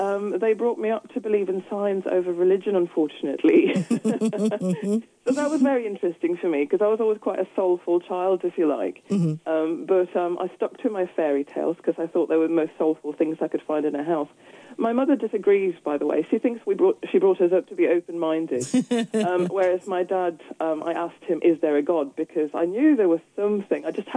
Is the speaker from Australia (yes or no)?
no; Sweden; As you may know, I grew up in Sweden